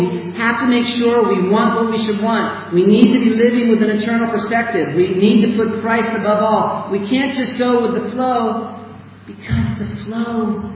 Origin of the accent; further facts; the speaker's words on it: United States; now in South Africa; It's a little like me living here in Africa as an American. I'm a citizen of the United States, and yet I'm living in South Africa.